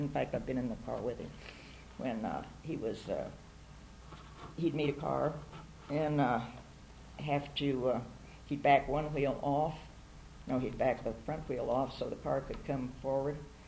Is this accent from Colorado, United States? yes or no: yes; Durango, Colorado, United States; born there; Then they moved to Durango. His job was moved to Durango, so then I was born in Durango.